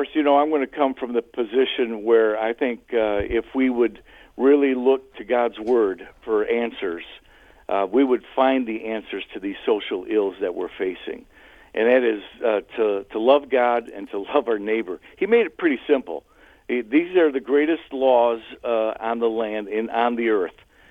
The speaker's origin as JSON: {"language": "English", "town": "South Park", "region": "Michigan", "country": "United States", "tie": "born or raised there", "said": "I was raised in South Park. I didn't understand. Some of my best friends were black boys"}